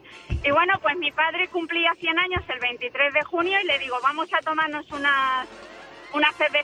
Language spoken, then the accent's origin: Spanish; Miguel Turra, Castilla-La Mancha, Spain; soy de Miguel Turra.